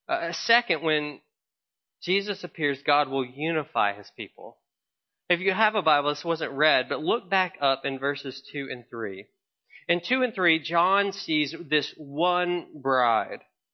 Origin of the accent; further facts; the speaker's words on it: Memphis, Tennessee, United States; I grew up in Memphis, Tennessee, and the racial tensions there were very, very high.